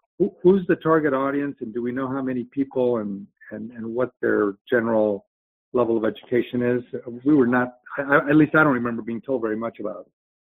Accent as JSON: {"language": "English", "region": "Texas", "country": "United States", "said": "I am originally from Texas, and I went to medical school at UT Southwestern"}